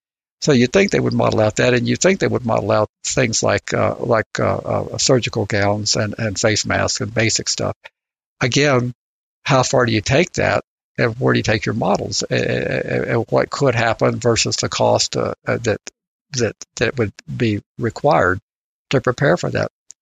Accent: Georgia, United States; my hometown over in Newton County, Georgia, they have a nice general hospital, about 100 beds

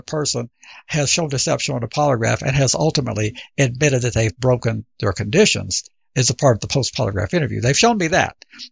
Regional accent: Albuquerque, New Mexico, United States; a case from my hometown here in Albuquerque

